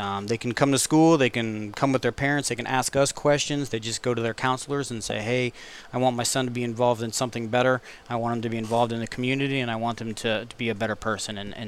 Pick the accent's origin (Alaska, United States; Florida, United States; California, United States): Florida, United States; I am from Florida.